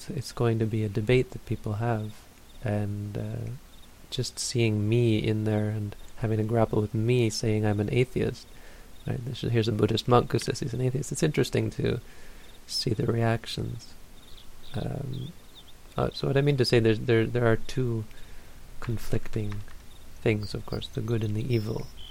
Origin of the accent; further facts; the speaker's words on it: Ontario, Canada; I was just a kid growing up in Northern Ontario, Canada.